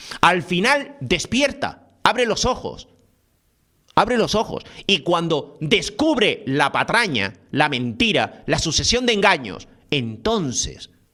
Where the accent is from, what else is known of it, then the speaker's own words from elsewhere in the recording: Canary Islands, Spain; Pero quienes vivimos también en esta cárcel somos nosotros, los canarios. Los canarios.